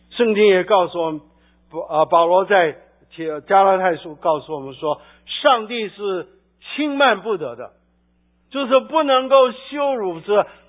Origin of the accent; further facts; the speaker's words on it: China; 这个是美国社会的问题啊，其实我们中国人也是一样。